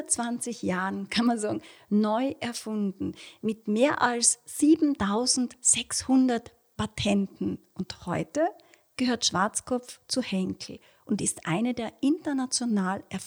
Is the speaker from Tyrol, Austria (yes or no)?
no; Styria, Austria; Ja, ich komme aus der Südsteiermark, wo ich 20 Jahre lang als Friseurin gearbeitet und die Meisterprüfung 2003 gemacht habe.